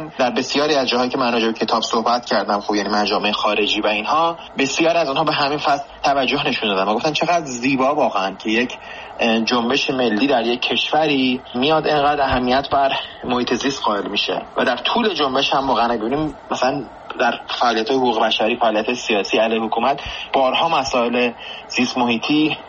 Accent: Iran; برای من به عنوان یک ایرانی که خیلی هویت ملیش براش مهمه

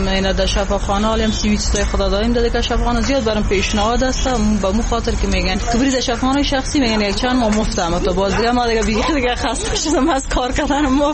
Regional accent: Afghanistan; برم از در خدمت به افغانستان هم به وطنم شوم

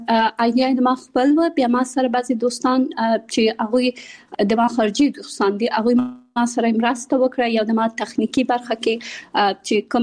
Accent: Kabul, Afghanistan; born there; also born or lived in Pakistan; د مليحه اکاډمي بنسټ ایښودونکې یم. زه په کابل کې زیږیدلې یم او خپل ابتدایي تعلیمات مې په پاکستان کې کړای،

